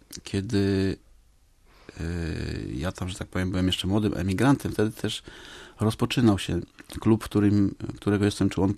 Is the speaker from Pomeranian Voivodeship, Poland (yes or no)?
no; Warmian-Masurian Voivodeship, Poland; Nie, ja jestem z Mazur.